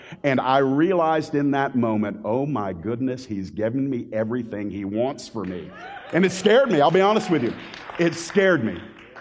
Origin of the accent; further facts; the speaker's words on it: Atlanta, Georgia, United States; also born or lived in Miami; I was born in Miami in 1970. I've been raised in Metro Atlanta ever since I was 6 months old. So Floridian by birth, but really Georgia, just raised here in the Metro Atlanta area.